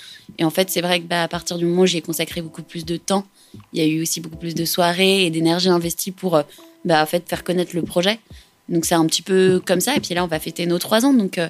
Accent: Rennes, Brittany, France; Je viens de Rennes.

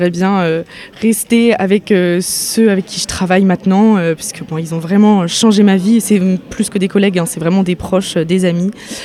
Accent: Cape Town, Western Cape, South Africa; French is a second language; Donc moi j'ai grandi à Cape Town et donc c'était super, mais à la fois c'était quand même très violent

